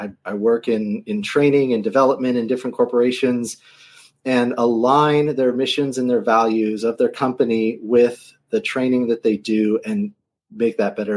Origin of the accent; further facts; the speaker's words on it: Los Angeles, California, United States; so like just growing up in Los Angeles in that time, it was like the 70s.